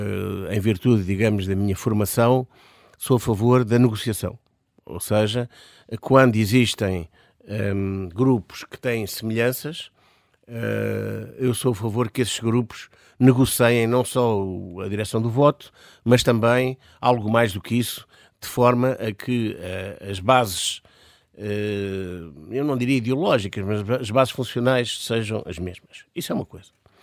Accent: Portugal; Porque eu sou português, vivo em Portugal.

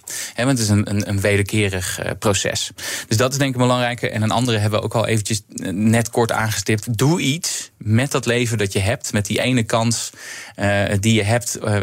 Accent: Haarlem, North Holland, Netherlands; met een lokale partij in Haarlem, waar ik vandaan kom.

